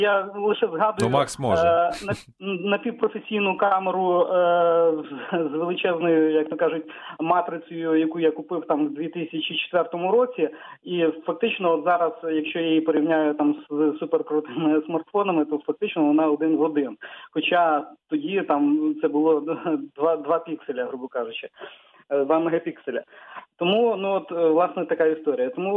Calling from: Rivne, Rivne Oblast, Ukraine; місто Рівне.

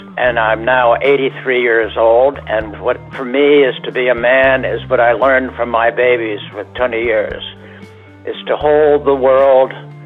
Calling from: Salem, Oregon, United States; I'm calling from Salem, Oregon.

